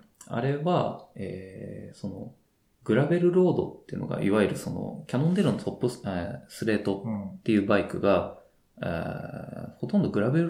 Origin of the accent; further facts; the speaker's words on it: Chiba, Japan; もともと自分は、出身地の、その千葉の田舎の山の方とかを駆け巡ってたわけですけど